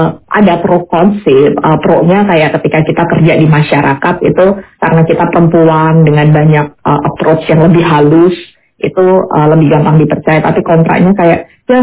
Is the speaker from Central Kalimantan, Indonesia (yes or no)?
no; Semarang, Central Java, Indonesia; harus melanjutkan studi di universitas di kota saya besar, yaitu di Semarang